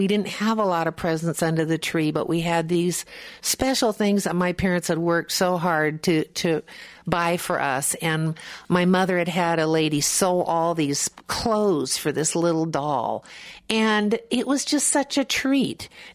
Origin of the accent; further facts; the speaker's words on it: Shelton, Washington, United States; born there; I was born in Shelton, which was a little logging town over by Olympia